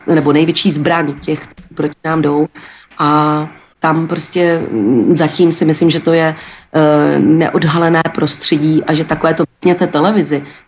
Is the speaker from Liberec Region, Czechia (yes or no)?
yes; Turnov, Liberec Region, Czechia; já jsem z malého města, já jsem z Turnova